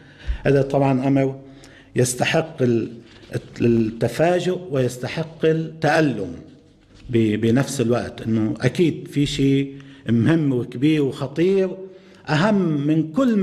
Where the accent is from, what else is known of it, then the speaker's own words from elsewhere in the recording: Lebanon; لكن المشكلة عندنا في لبنان